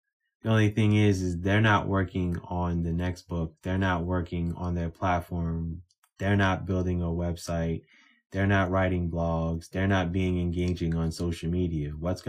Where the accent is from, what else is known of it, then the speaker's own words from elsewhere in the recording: New York, United States; I'm a New Yorker, so I've seen a lot of great New Yorkers make it to the pinnacle of the pros and the NBA, right?